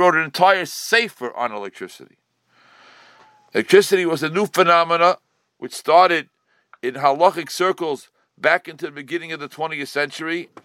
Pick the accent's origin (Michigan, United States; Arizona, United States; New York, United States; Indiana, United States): New York, United States; Brooklyn; When I was growing up in Crown Heights, there were people who paskined that on Yom Tov you can turn on electric lights.